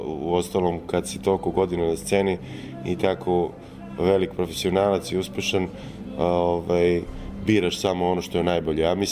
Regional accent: Pančevo, Vojvodina, Serbia; born there; oca Makedonca, ja se rodio u Pančevu, tako da teško je da sad kažeš da sam Srbin ili sam Makedonac ili sam već šta god. Ja sam i dalje taj neki Jugosloven

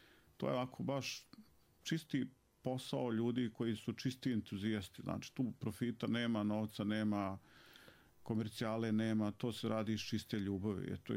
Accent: Glamoč, Federation of Bosnia and Herzegovina, Bosnia & Herzegovina; born there; jer ja sam rođen u Glamoču i imam roditeljsku kuću tamo

